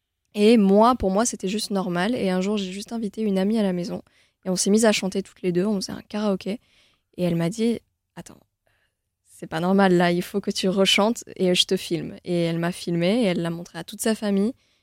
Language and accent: French; Allauch, Provence-Alpes-Côte d'Azur, France; Mais j'ai grandi à Allo, à côté de Marseille. Donc, c'est une petite commune. Et voilà, j'ai grandi là-bas